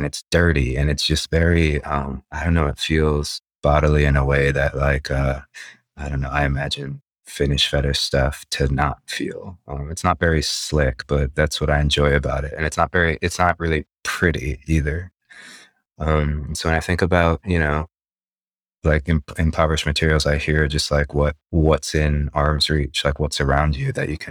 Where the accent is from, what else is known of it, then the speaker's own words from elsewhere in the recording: Los Angeles, California, United States; And I think the crazy part about being born and raised in Los Angeles is the image of LA gets exported globally